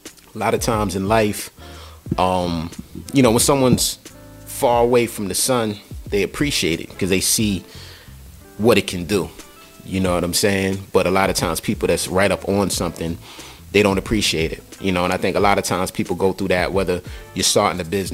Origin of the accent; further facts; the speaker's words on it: Queens, New York, United States; Born and raised in Queens, New York, so I love lyrics.